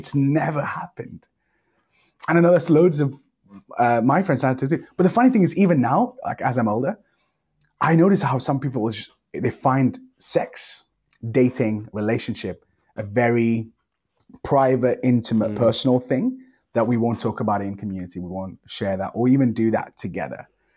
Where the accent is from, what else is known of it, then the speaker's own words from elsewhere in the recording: Liverpool, North West England, United Kingdom; Some of that has been massively shaped by growing up in Liverpool and like what I was exposed to, what I was around.